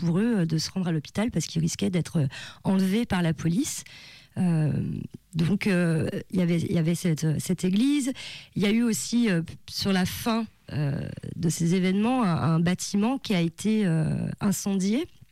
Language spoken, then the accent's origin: French; France; toutes les interrogations que nous on a en tant que Française sur cette révolution que moi je connaissais très très peu